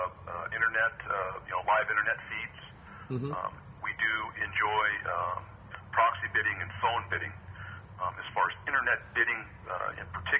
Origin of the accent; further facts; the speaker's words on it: Scottsdale, Arizona, United States; Yes, we're all from Scottsdale.